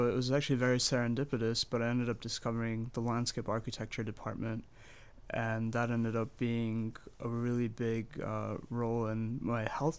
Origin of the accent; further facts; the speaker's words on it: New Hartford, New York, United States; And I'm from New Hartford, right outside of Utica. So I've been local here